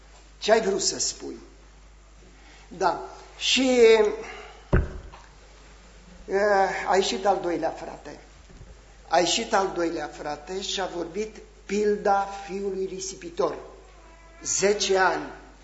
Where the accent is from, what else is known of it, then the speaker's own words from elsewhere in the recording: Bucharest, Romania; born there; Am stat primii 4 ani când m-am născut la București.